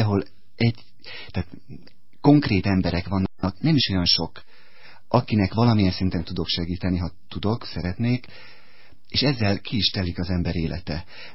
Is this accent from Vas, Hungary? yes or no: yes; Szombathely, Vas, Hungary; now in Budapest, Hungary; aztán egy szombathelyi plébánián plébános, ahol egyébként kereszteltek, tehát gyerekkoromban nagyszüleim ott laktak